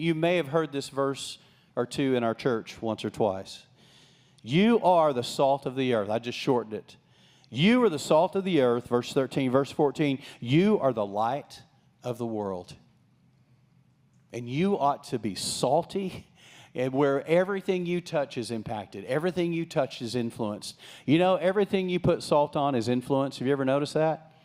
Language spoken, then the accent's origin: English; Texas, United States; Remember, I was raised in West Texas. We had no water. We had stock tanks.